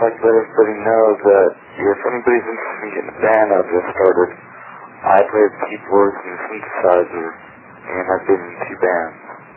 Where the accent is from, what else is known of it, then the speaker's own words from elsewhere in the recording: Los Angeles, California, United States; I am from West LA.